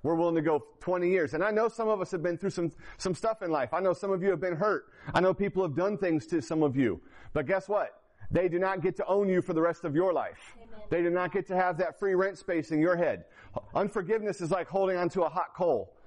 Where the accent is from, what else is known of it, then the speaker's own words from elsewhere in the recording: Fort Wayne, Indiana, United States; my wife and I, like I said, we came from Fort Wayne.